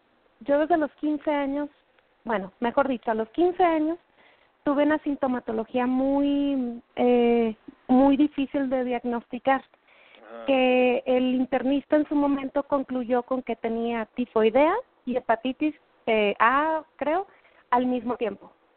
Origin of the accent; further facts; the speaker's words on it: Culiacán, Sinaloa, Mexico; Yo tengo 32 años, soy de Culiacán, Sinaloa.